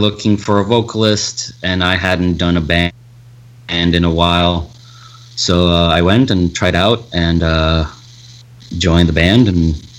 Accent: Colombia; also born or lived in Miami; now in United States; I lived here. I grew up in Colombia. Till like 95, and my parents got divorced. My dad got a job opportunity in Miami with the company he was with at the time, and after like a year, I moved up here with him.

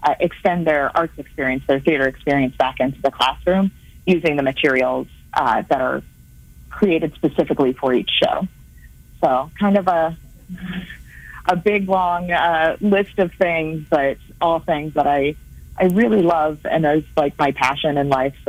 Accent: Bellevue, Nebraska, United States; I'm originally from a suburb of Omaha called Bellevue, Nebraska.

